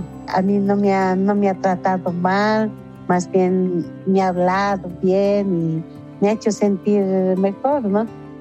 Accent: La Paz, Bolivia

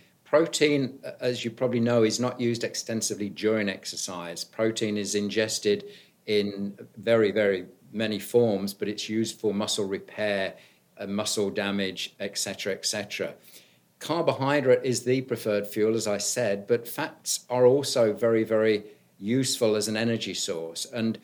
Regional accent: United Kingdom; also born or lived in New Zealand / United States; I grew up in the United Kingdom. Parents emigrated to New Zealand. Went back to the United Kingdom for my first degree in biology and sports science at Loughborough University.

